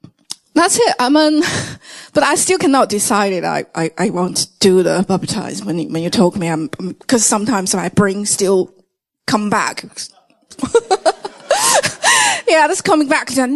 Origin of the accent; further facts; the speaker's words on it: China; English is a second language; moved away; I come from China, and I grew in China, and which, by the time when we were raising up, we are no believers. We don't believe anything supernatural.